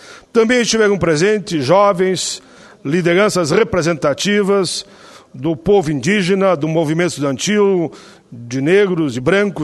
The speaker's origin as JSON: {"language": "Portuguese", "town": "Caxias do Sul", "region": "Rio Grande do Sul", "country": "Brazil", "tie": "born there", "lives_now": "Canoas, Brazil", "said": "embora nasci em Caxias do Sul, e tenho muito orgulho também da terra que nasci. O município de Canoas, no Rio Grande do Sul, ele tem, para mim, uma marca muito especial, porque estou lá morando há mais de 30 anos"}